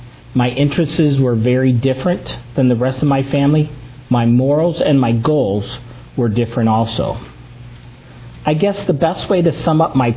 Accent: Detroit, Michigan, United States; I was born and raised in Michigan. My early years were spent in Detroit, where we had the pleasure of growing up near my grandparents and many of my cousins.

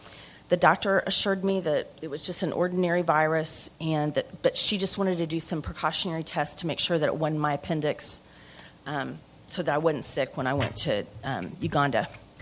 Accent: Dallas, Texas, United States; I grew up here in Dallas

